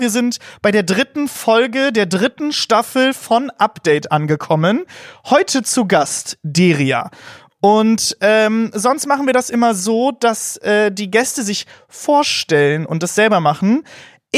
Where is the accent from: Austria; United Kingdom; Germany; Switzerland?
Germany; North Rhine-Westphalia; Ich komme aus NRW.